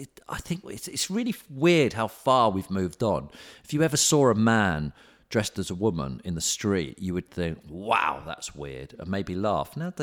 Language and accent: English; England, United Kingdom; I just thought I've always assumed that if I'm an Englishman wearing a kilt, I know English people wear kilts.